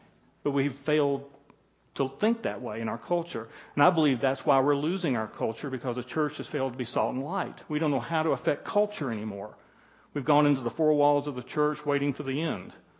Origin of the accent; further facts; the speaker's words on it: Atlanta, Georgia, United States; I'm from Atlanta, Georgia area, so I'm still suffering from altitude sickness and jet lag